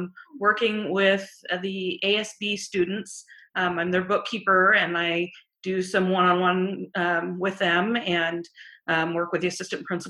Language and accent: English; California, United States; now in Seattle, United States; We've been here about 4 years now. Originally I'm from California.